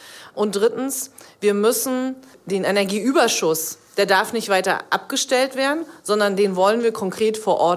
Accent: Northern Germany, Germany; Und damit tragen wir als Norddeutsche einen großen Anteil für die Entwicklung und die Sicherheit von ganz Deutschland.

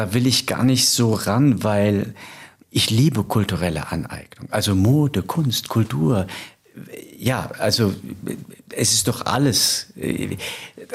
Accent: Rhineland-Palatinate, Germany; auch wandern in der Pfalz. In meiner Heimat

